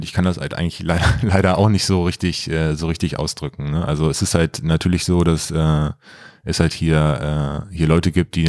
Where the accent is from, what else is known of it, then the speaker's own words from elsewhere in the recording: Loccum, Lower Saxony, Germany; ich komme aus Loccum, gut, das ist Niedersachsen